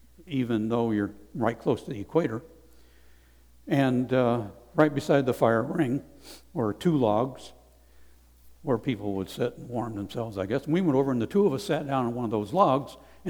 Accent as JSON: {"language": "English", "country": "Rwanda", "said": "And the guys over there, these are Rwandese guys. And they knew I was from Rwanda."}